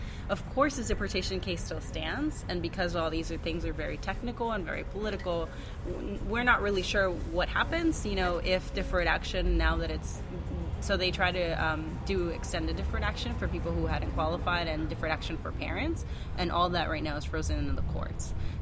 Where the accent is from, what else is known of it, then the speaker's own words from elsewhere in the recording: Puerto Rico; I was actually born and raised in Puerto Rico.